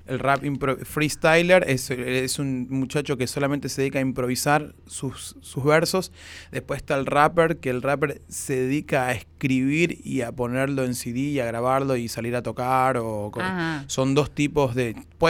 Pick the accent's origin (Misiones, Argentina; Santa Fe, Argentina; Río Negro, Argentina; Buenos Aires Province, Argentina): Misiones, Argentina; Claro, yo vengo de Misiones, la parte artística lo tengo desde chiquito